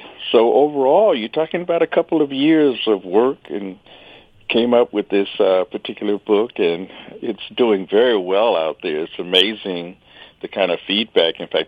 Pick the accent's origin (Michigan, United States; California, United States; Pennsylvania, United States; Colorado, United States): Michigan, United States; Detroit; I grew up in Detroit, and so obviously it's, in doing a book like this, it's a matter of kind of going back and really digging into my memory bank